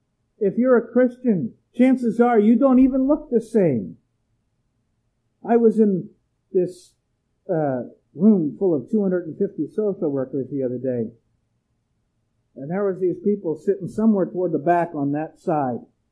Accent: Erie, Pennsylvania, United States; I've walked into places in my hometown of Erie, Pennsylvania

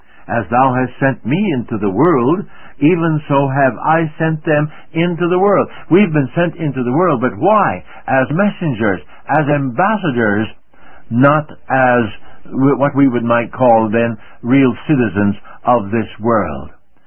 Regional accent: United States; My home country is the United States of America.

